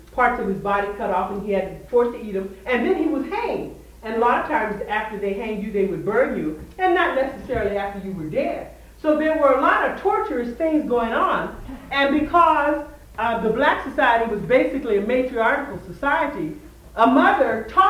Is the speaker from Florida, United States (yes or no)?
no; Yakima, Washington, United States; growing up, there was a saying, and I grew up in Yakima, by the way